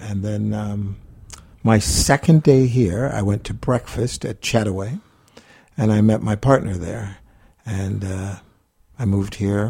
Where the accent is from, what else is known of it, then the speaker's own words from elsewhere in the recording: Los Angeles, California, United States; moved away as an adult; Well, I am from Los Angeles, and since arriving here 20 years ago, I would refer to myself as this dazzling urbanite in a up-south southern city.